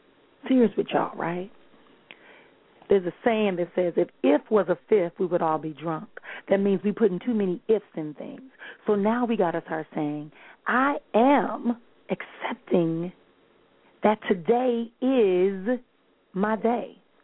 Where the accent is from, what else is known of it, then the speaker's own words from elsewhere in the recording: Milwaukee, Wisconsin, United States; I am going to be in Milwaukee, Wisconsin, my hometown that rocked last night